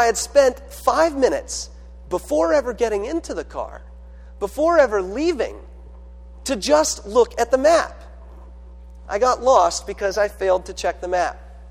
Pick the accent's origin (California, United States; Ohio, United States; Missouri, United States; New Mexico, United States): California, United States; After all, I'm from California, but my family lived about 3 hours away from the beach.